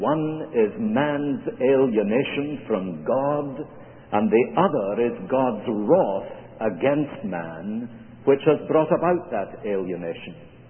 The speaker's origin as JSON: {"language": "English", "country": "United Kingdom", "said": "we're both British, you see."}